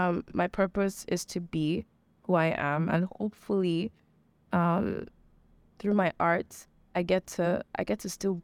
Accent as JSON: {"language": "English", "country": "Nigeria", "said": "And because as a Nigerian, we also don't know a lot about mental health"}